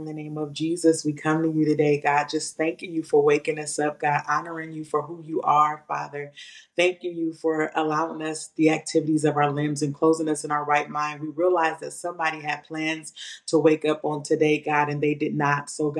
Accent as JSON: {"language": "English", "town": "Long Beach", "region": "California", "country": "United States", "tie": "born or raised there", "said": "I grew up in Long Beach, California, the West Side."}